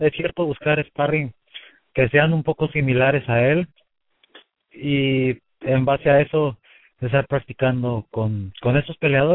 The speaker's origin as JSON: {"language": "Spanish", "country": "Mexico", "said": "como buen mexicano siempre esperamos que gane Márquez."}